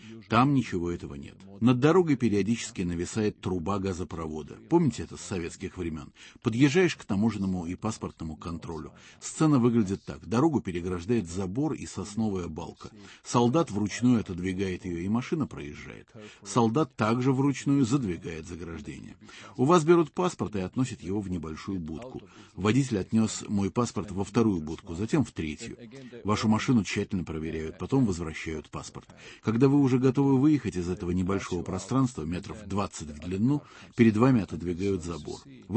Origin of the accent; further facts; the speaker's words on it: Sarajevo, Federation of Bosnia and Herzegovina, Bosnia & Herzegovina; Я тоже знаю, что такое коммунизм. Я из Сараева, из бывшей Югославии.